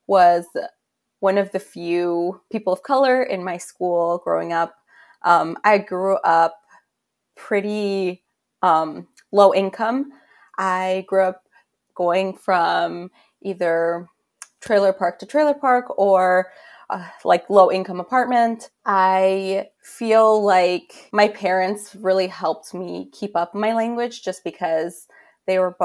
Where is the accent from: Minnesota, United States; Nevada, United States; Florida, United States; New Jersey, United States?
Minnesota, United States; So I am first gen. My family is from Guanajuato, Mexico. So I grew up here in the United States, mainly in Minnesota.